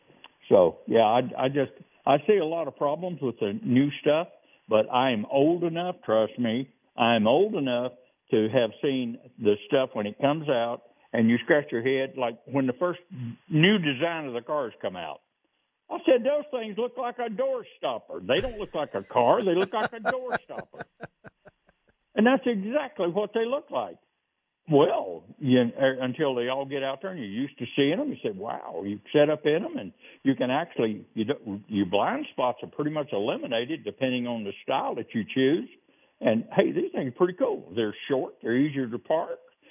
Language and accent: English; Missouri, United States; I'm from Missouri. Show me.